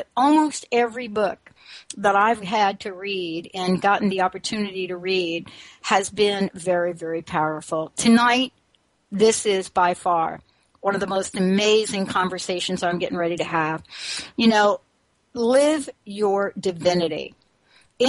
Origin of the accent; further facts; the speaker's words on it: New York, United States; you know, I'm from New York.